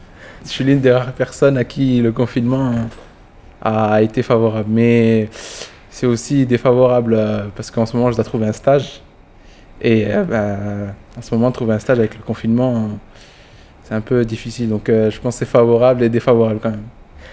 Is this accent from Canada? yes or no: no; Montpellier, Occitanie, France; Je suis Montpelliérain, né à Montpellier, et je pense que je vais mourir à Montpellier quand même. Depuis que j'ai grandi ici, il y a tous mes amis qui sont ici.